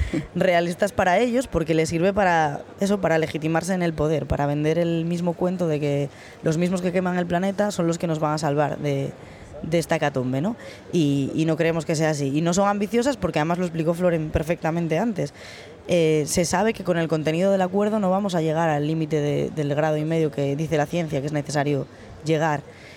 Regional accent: Asturias, Spain; yo vengo de Asturias

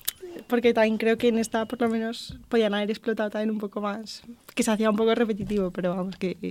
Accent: San Sebastián, Basque Country, Spain; yo soy de San Sebastián, bueno, llevo aquí toda la vida, pero vamos, que voy ahí cada vez que puedo, me escapo ahí, y nada, estoy aquí estudiando Derecho

